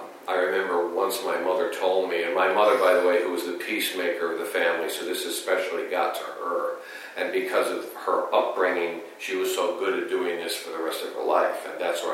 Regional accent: Waterbury, Connecticut, United States; born there; I was born in Waterbury, Connecticut, at Waterbury General Hospital.

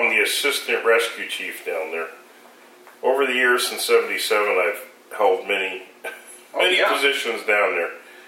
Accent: New Jersey, United States; I grew up on the Jersey Shore. I was always around boats.

